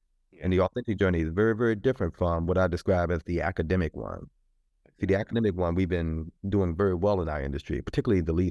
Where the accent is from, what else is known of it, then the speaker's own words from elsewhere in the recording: Charlottesville, Virginia, United States; I'm from Charlottesville, Virginia. We have folks talk about those statues for generations.